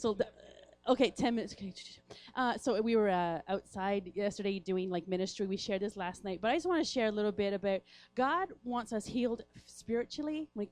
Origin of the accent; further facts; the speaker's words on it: Newfoundland and Labrador, Canada; I'm from Newfoundland.